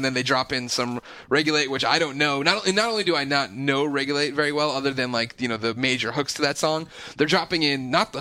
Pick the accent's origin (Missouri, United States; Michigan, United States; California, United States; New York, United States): Missouri, United States; Oh, let me tell you, growing up in Missouri.